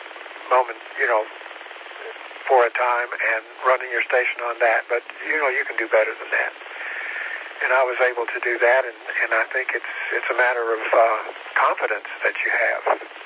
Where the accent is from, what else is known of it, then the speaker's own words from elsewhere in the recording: Tennessee, United States; I grew up in Tennessee, and there was never any issue.